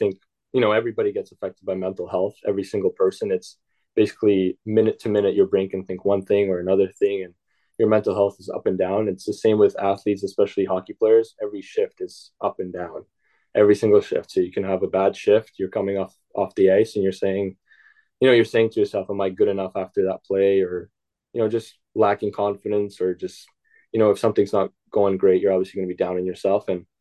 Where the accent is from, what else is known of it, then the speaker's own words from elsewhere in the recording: Russia; I had very, very tough coaches growing up in Russia.